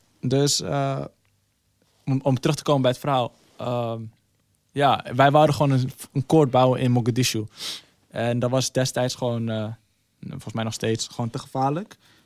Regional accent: Nigeria; Ja, ik ben Nigeriaans.

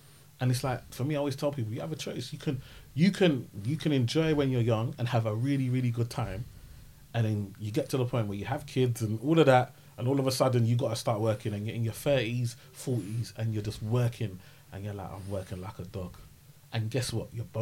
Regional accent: Nigeria; but I'm Nigerian, in a bank.

